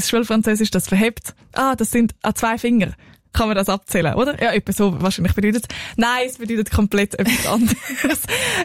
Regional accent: Switzerland; Ich bin aus der Schweiz.

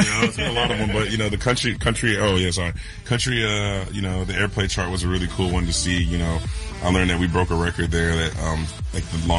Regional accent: Virginia, United States; Hometown is Northern Virginia, but we're playing DC, so DMV, DC, Maryland, Virginia.

